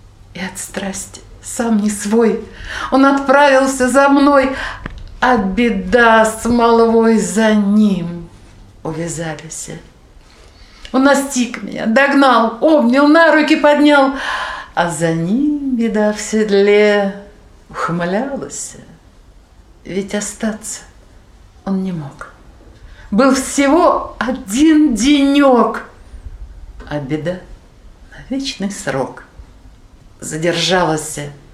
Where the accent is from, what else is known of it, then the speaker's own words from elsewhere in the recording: Moscow, Russia; Мы из Москвы, первичная организация «Царицына».